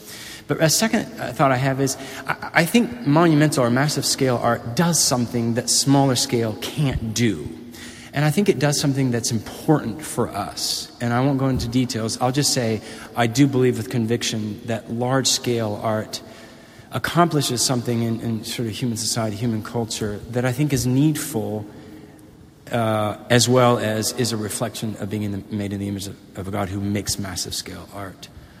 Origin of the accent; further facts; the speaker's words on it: Guatemala; But I will say, I grew up in Guatemala, and a lot of my friends were amazing, dear human beings, but with not a lot of money.